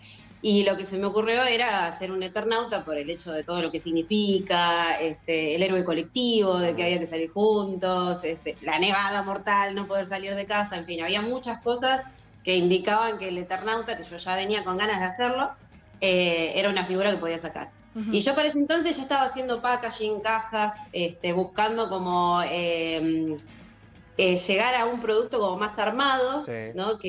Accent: La Plata, Buenos Aires Province, Argentina; now in Berisso, Argentina; yo soy platense, vivo en Berisso, pero bueno, estoy ahí en el límite de 122, ¿vieron? Sí. Vivo en Berisso, pero bueno, todo el colegio siempre en La Plata

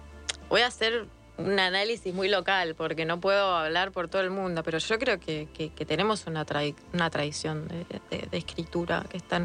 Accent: Argentina; esto es como el referente, el ejemplo de por qué soy argentina, ¿no?

